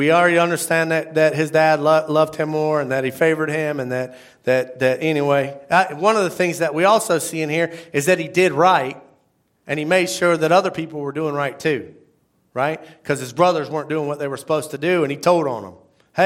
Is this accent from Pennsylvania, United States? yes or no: no; Apopka, Florida, United States; His name's Chad. I grew up with him in Apopka.